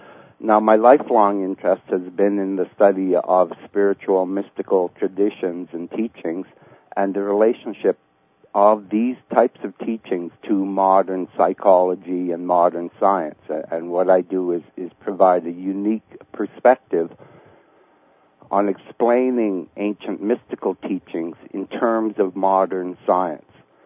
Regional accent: Ottawa, Ontario, Canada; I'm from Ottawa area, Ottawa, Canada.

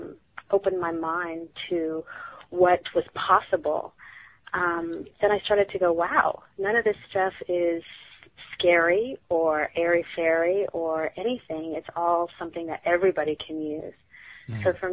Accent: Texas, United States; I was a very shy person when I grew up in Texas

